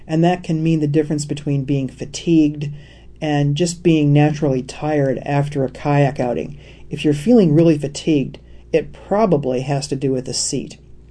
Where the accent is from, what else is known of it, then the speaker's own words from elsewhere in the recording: Michigan, United States; I found a place that sells rivets back in my home state of Michigan